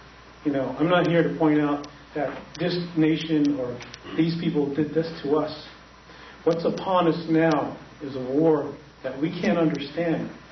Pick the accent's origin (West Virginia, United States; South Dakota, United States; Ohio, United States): South Dakota, United States; I grew up in Bishop Hare, which was on the Rosebud Lakota Reservation in South Dakota